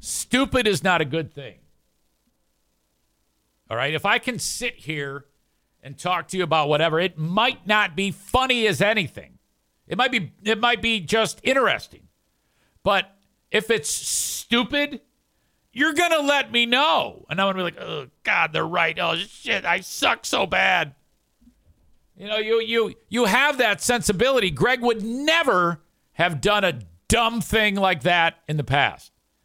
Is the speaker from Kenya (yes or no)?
no; Jenison, Michigan, United States; I was born and raised in Jenison, Michigan. I live there still today